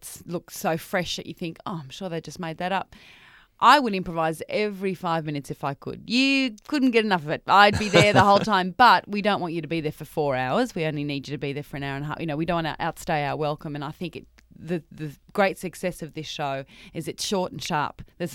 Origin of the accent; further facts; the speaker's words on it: Sydney, New South Wales, Australia; I'd never really worked in Melbourne and lived there, and because I'm from Sydney originally